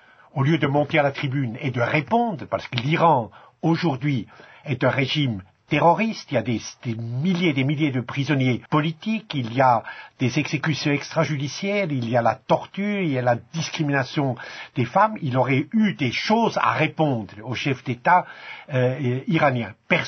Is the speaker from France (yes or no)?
no; Switzerland; je parle en tant qu'Européen, en tant que Suisse